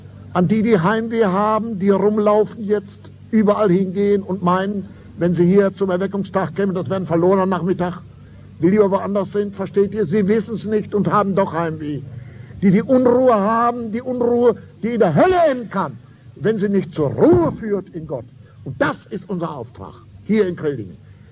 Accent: Lower Saxony, Germany; Ich sage, nein, nein, nein, ich bin Niedersachse, ja, ja, in Ravensberg, Westfalen.

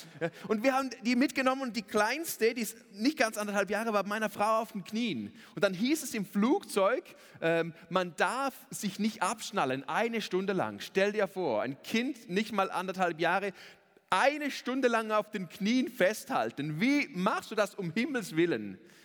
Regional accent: Switzerland; Ich kenne das in der Schweiz ja gar nicht. Ich wohne in einem Dorf mit 800 Seelen.

